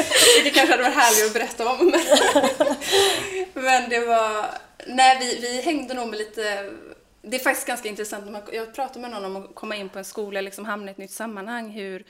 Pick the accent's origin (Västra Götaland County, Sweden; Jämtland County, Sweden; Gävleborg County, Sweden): Västra Götaland County, Sweden; Alingsås; also born or lived in Gothenburg; now in Stockholm, Sweden; Jag kommer faktiskt från Göteborg. Jag är född här på Guldheden, men flyttade till Alingsås när jag var 9. Så jag är både storstaden Göteborg och småstaden Alingsås. Men nu bor jag i Stockholm.